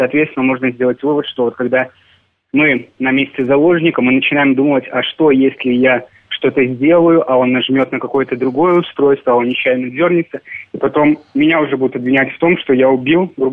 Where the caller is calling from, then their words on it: Minsk, Belarus; Из Минска